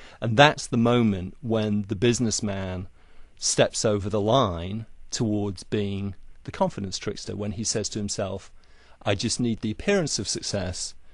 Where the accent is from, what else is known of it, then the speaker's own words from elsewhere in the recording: England, United Kingdom; now in Los Angeles, United States; I'm an English guy, obviously, and one of the things that attracted me about LA when I first came here was, gee, everyone's so up for it